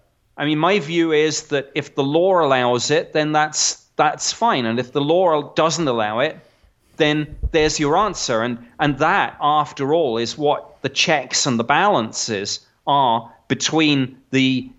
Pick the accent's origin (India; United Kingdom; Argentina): United Kingdom; now in United States; I'm a Brit, so I'm now an honored guest in this great country.